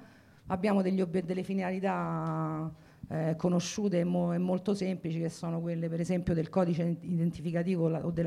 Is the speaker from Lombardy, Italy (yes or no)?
no; Rome, Lazio, Italy; Io vengo da Garbatella, che è un quartiere storicamente politicizzato, eccetera.